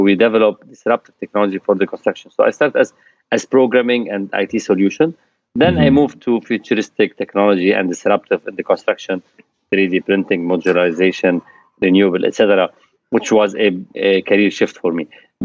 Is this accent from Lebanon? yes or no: yes; Lebanon; moved away as an adult; now in Greece; Yes, I'm Lebanese with a Greek. I'm a Greek national, but I'm originally Lebanese citizen, yeah. I grew up in Lebanon. I was born and raised during the civil war, unfortunately, in Lebanon. And I left Lebanon in 1998. I moved to Greece back then.